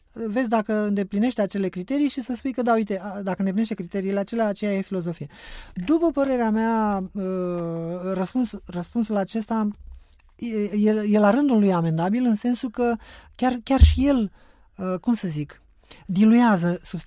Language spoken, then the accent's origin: Romanian; Romania; mici, modeste, așa cum sunt ale noastre din România, care nu suntem buricul pământului în niciun caz în domeniul filozofiei